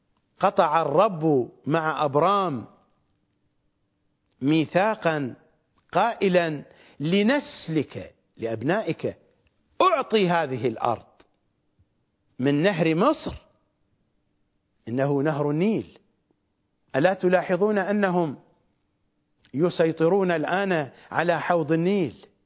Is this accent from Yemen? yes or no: no; Iraq; مثلما دخل الأكراد عندنا في العراق في التطبيع منذ زمان بعيد.